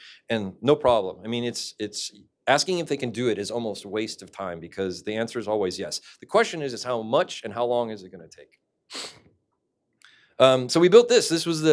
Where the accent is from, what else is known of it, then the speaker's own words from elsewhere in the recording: Portland, Oregon, United States; They're also from my hometown of Portland, Oregon.